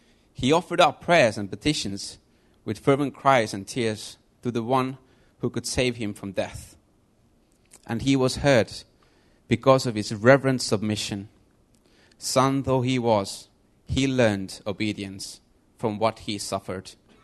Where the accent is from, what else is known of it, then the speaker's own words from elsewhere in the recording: Estonia; moved away as an adult; now in England, United Kingdom; if you don't know me. I'm from Estonia.